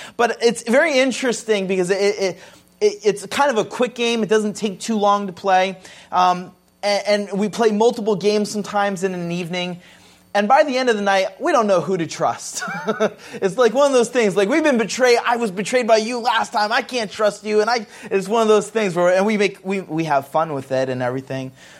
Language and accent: English; United States; And I was always struggling as an American that didn't usually kiss.